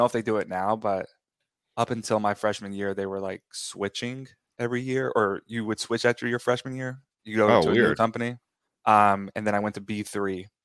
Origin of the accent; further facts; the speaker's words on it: Texas, United States; I'm originally from the Texas Panhandle. So I was born and raised on the red dirt roads of the Texas Panhandle, 7 miles south of the Oklahoma border.